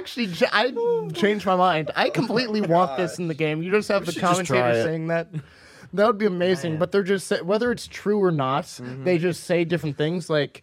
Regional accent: San Francisco, California, United States; Like for me, I'm always going to be like a San Francisco Giants fan just because that was my hometown team.

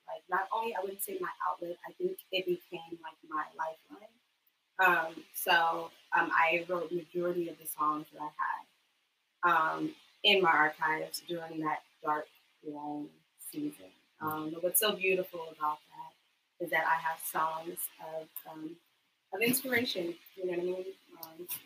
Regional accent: California, United States; moved away; I'm from California originally. I moved to Georgia about 6 years ago.

